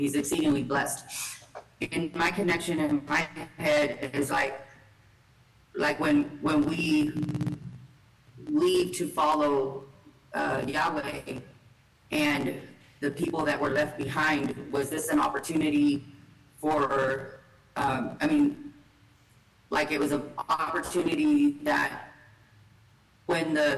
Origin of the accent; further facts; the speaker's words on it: Odessa, Texas, United States; I'm from Odessa, Texas.